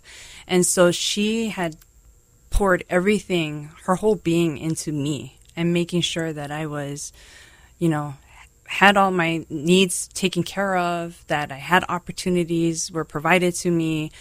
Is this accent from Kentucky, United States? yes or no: no; Hawaii, United States; I grew up on the east side of Oahu in the Wailea-Kahala area.